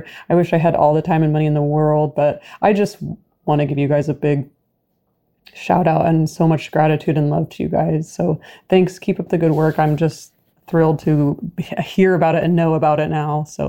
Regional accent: Sacramento, California, United States; I'm from Sacramento, California.

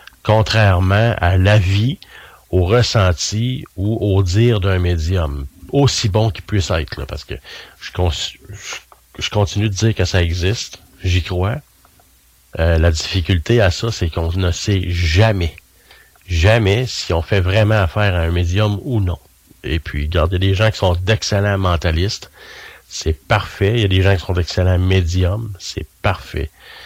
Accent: Sherbrooke, Quebec, Canada; J'étais de Sherbrooke, même un petit peu plus loin, là, dans la région de Cookshire

